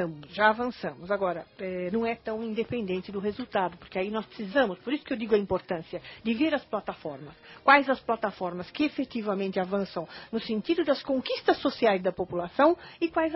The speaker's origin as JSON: {"language": "Portuguese", "region": "São Paulo", "country": "Brazil", "said": "Eu sou paulistana."}